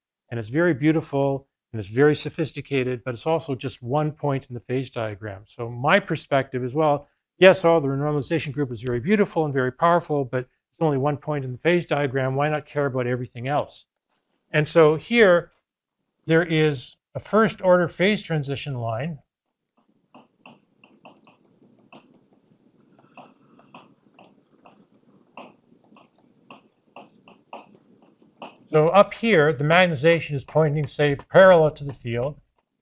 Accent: Canada; And in honor of the fact that I'm in my home country, I'll spell this Canadian way

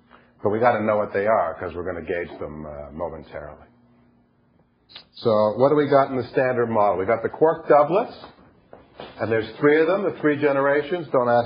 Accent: United States; No, this is, I'm from America. It's all about cash.

